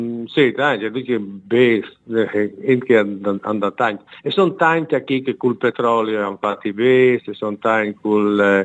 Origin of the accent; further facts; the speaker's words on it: United States; Italian is a second language; moved away as an adult; Allora, io ho quasi 50 votanti e sono dagli Stati Uniti